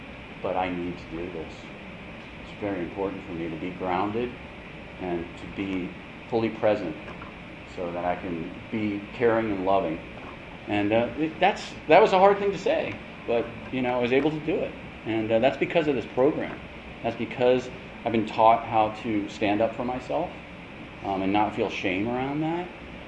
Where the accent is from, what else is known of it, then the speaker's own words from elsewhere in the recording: Washington, District of Columbia, United States; I know that when I go home, which is back east, I grew up in Washington, D.C., mostly.